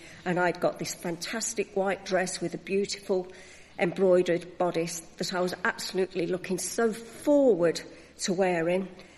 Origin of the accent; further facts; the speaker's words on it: Arnold, East Midlands, United Kingdom; born there; I was born in Arnold, Nottingham, the fifth child out of six. The four elder siblings were all christened, but myself and my younger sister were never christened. My mother came from quite a religious family.